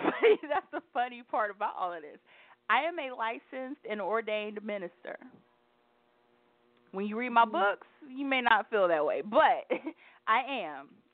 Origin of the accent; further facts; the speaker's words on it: Bible Belt, United States; also born or lived in Ohio; I live in the Bible Belt now. I was born and bred in the Bible Belt until we moved to Ohio.